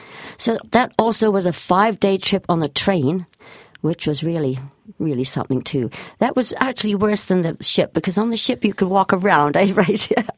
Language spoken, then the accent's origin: English; England, United Kingdom; I'm originally from England, and we got married in Reading, which is 50 miles west of London.